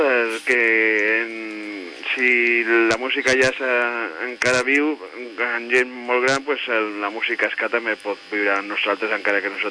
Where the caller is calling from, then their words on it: Montmeló, Catalonia, Spain; de Montmeló.